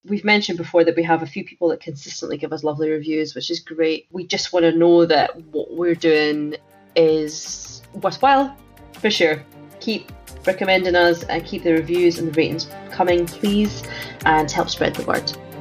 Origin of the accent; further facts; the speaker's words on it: Scotland, United Kingdom; As you know, we're both from Scotland.